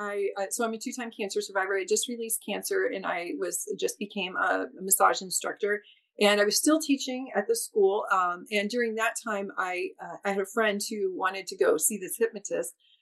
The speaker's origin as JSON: {"language": "English", "region": "Iowa", "country": "United States", "tie": "born there", "also_born_or_lived": "Texas / New Hampshire / Florida", "said": "So I've moved 38 times in my life, but I was born in Iowa, and I went to my undergrad university was at Iowa State University."}